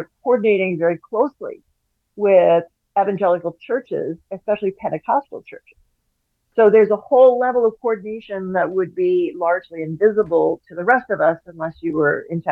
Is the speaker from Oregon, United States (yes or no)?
no; Oklahoma, United States; My research was really informed by the fact that I'm from Oklahoma, and I came upon them when I was visiting family there.